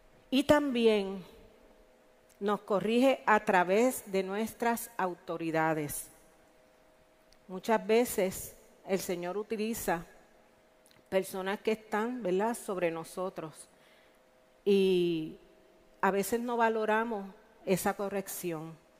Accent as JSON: {"language": "Spanish", "town": "Ponce", "country": "Puerto Rico", "tie": "born or raised there", "said": "yo soy natural de Ponce, y mientras vivía allá, mis dos hijos eran pequeños"}